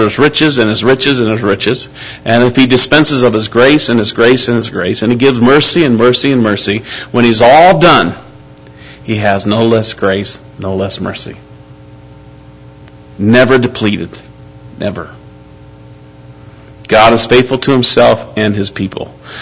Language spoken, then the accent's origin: English; Iowa, United States; I'm from Iowa. And I was born on the Mississippi River.